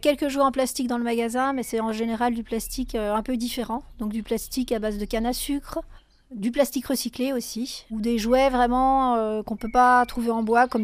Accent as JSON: {"language": "French", "region": "Brittany", "country": "France", "tie": "born or raised there", "lives_now": "Île d'Yeu, France", "said": "moi je suis originaire de Bretagne là, avant de venir m'installer sur l'île-dieu."}